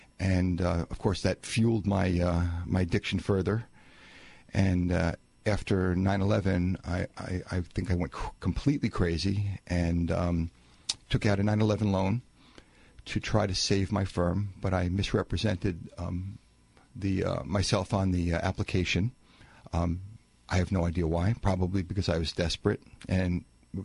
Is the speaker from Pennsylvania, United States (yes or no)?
no; New York, United States; Well, I grew up in Long Island, and I was kind of a normal kid in high school.